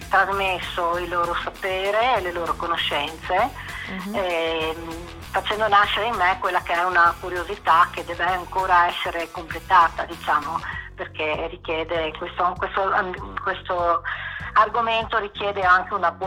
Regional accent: Friuli-Venezia Giulia, Italy; also born or lived in Canada; sono nata in Canada da genitori italiani, ho sempre vissuto in Friuli

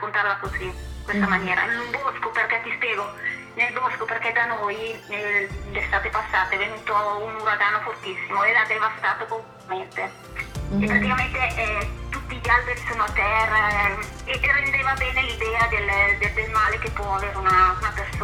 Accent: Vigevano, Lombardy, Italy; ho 46 anni, la mia passione per la fotografia arriva tardissimo, 5 anni fa, sono di Vigevano che è in provincia di Pavia, quindi sono un po' distante da voi.

